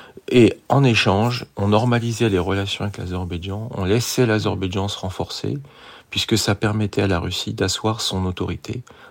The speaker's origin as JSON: {"language": "French", "country": "France", "said": "alors que je suis français."}